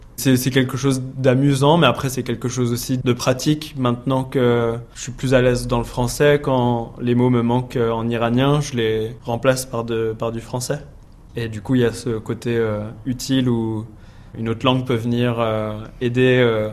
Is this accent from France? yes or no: yes; France; also born or lived in Iran; je suis né en Iran et j'ai grandi en France.